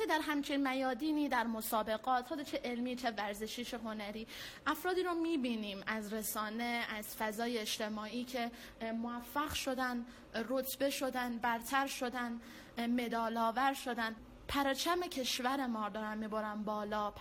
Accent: Afghanistan; من میشم یک فرد افغانستانی

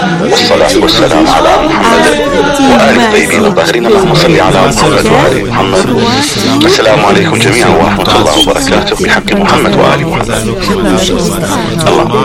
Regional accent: Iraq; احنا كأنا أتحدث يعني كعراقي

